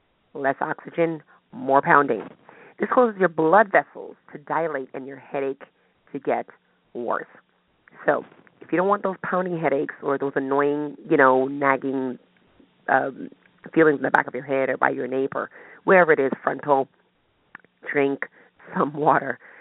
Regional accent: United States; I speak of Americans because I live here and I am an American.

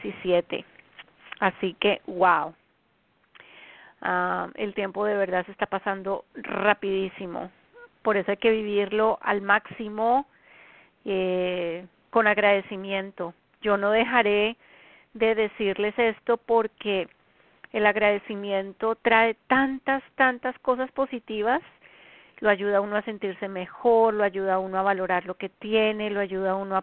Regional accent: Colombia; now in United States; este de los Estados Unidos, desde donde siempre transmito mi programa en vivo. Son las 8 de la noche en mi país natal, Colombia.

